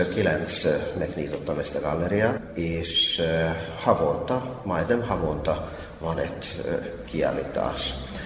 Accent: Finland; Hungarian is a second language; now in Hungary; és Finnországból jövök. Már több mint 17 évig élek Magyarországon

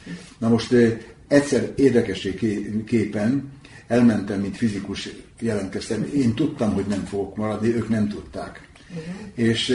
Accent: Hungary; Na most hát végül is magyar vagyok

